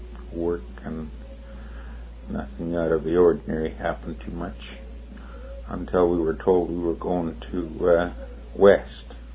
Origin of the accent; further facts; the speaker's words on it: St. Claude, Manitoba, Canada; I was born in St. Claude, Manitoba, which is approximately about 60 some odd miles from Winnipeg, west of Winnipeg, number 2 highway. I was raised on a farm until the war broke out in 1939, I think.